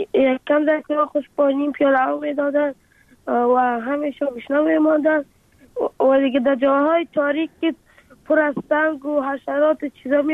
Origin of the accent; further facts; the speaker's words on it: Afghanistan; افغانستان و وطن خودم